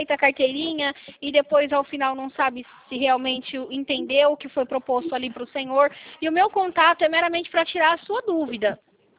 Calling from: Belo Horizonte, Minas Gerais, Brazil; Sim, eu estou aqui em Minas Gerais.

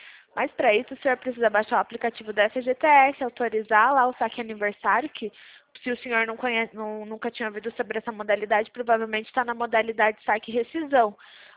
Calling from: Curitiba, Paraná, Brazil; eu falo aqui de Curitiba.

